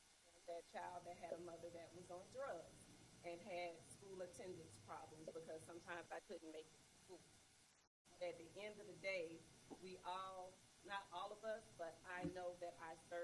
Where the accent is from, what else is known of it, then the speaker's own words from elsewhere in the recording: Atlanta, Georgia, United States; now in Baton Rouge, United States; I come to you by way of Atlanta, Georgia. I've been in Louisiana since about 2017. I was recruited from Atlanta, worked in Shreveport a couple of years ago